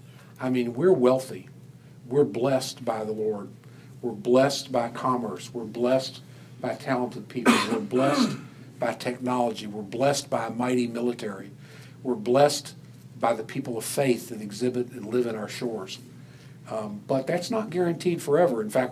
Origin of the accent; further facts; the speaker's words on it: United States; You know, but we're glad we're Americans and we're not British.